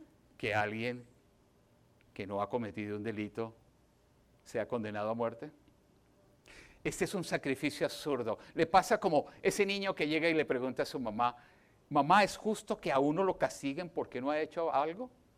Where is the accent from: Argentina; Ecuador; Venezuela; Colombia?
Colombia; en mi casa donde crecí en Colombia